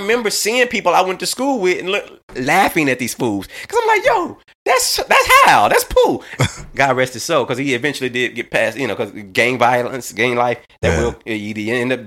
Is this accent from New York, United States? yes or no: no; Little Rock, Arkansas, United States; I mean, I remember I'm from Little Rock, Arkansas.